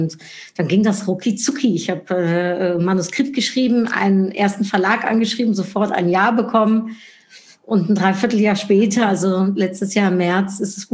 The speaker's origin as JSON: {"language": "German", "country": "Netherlands", "tie": "born or raised there", "second_language": "German", "said": "Ich bin in den Niederlanden aufgewachsen und habe viel in den Niederlanden auch gewohnt und gearbeitet."}